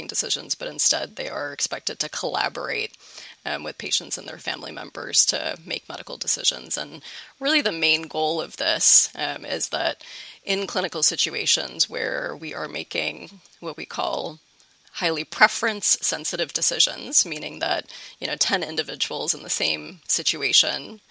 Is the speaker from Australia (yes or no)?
no; India; now in United States; I was born in India and I spent most of my childhood there.